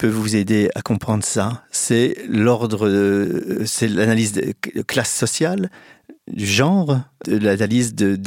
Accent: Reims, Grand Est, France; born there; où je suis né, à Reims, dans les années 50

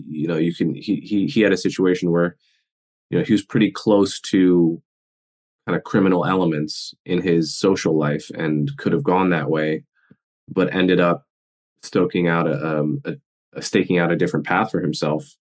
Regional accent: United States; I don't want to sound overly self-important as an American

